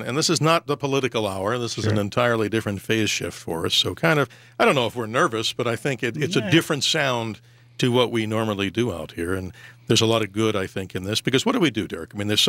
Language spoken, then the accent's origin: English; New York, United States; now in Arizona, United States; When you come here to Arizona, I came from the New York metro area.